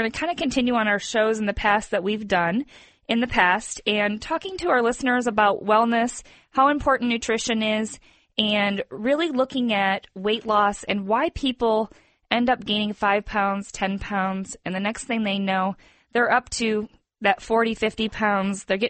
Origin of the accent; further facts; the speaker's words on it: Michigan, United States; I grew up in Michigan. Everything closes at 6 o'clock and you go home